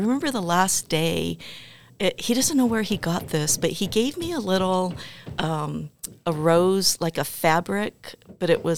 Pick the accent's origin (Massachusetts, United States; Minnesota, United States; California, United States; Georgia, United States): California, United States; Torrance; I was from Torrance.